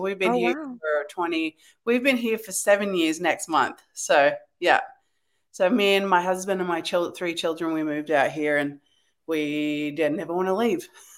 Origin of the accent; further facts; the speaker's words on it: Australia; I grew up in Australia